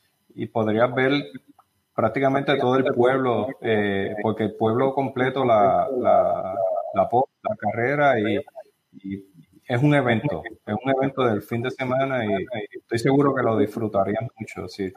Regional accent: Puerto Rico; Estuvieron más de 500 años en Puerto Rico y pues nuestra comida fue influenciada por España, nuestro lenguaje.

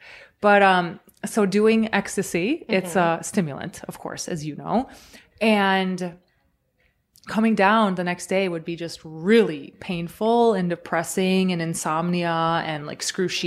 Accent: Detroit, Michigan, United States; first language Croatian; Croatian was my first language, but, you know, grew up speaking English, watching TV, and going to school.

